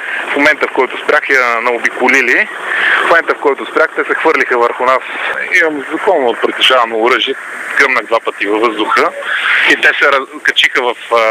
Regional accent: Sofia, Sofia City, Bulgaria; но съм от София.

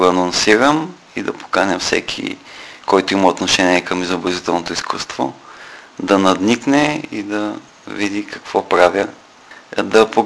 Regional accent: Dobrich, Dobrich Province, Bulgaria; Аз съм почнал от Добрич, като ученик да рисувам и винаги се завръщам тук с някакъв заряд

